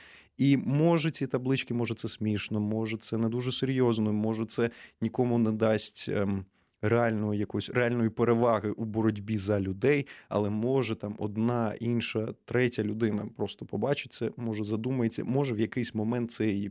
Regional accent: Odesa, Odesa Oblast, Ukraine; я одесит сам

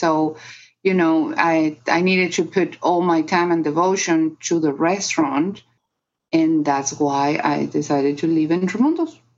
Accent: Guatemala; So I'm from Guatemala, and I've been working as a volunteer since Guatemala signed peace in 1996.

